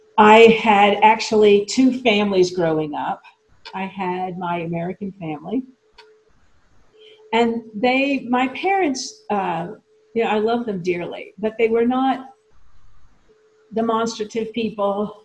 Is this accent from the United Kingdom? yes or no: no; Italy; I grew up in Italy.